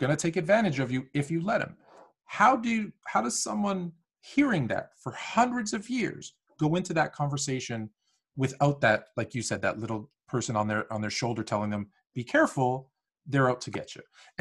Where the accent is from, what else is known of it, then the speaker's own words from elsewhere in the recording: Toronto, Ontario, Canada; also born or lived in West Virginia / Arizona / California / Colorado; I grew up here in Toronto, but I went to university in West Virginia.